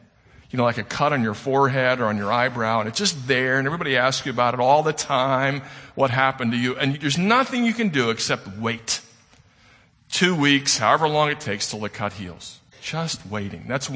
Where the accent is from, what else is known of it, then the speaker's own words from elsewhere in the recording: St. Louis, Missouri, United States; We're from St. Louis, so we think of St. Louis heroes like Charles Lindbergh.